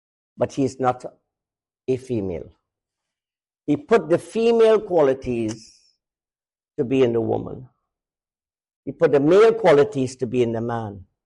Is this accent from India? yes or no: yes; India; Because notice, especially among the Indians, I'm Indian, you see, if you haven't noticed.